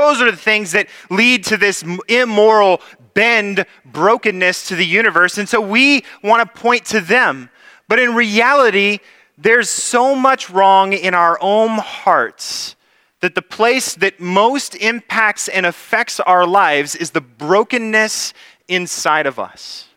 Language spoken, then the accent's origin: English; California, United States; this is something that is always been a part of my life as a Californian driving. We all drive aggressively, I think, in California.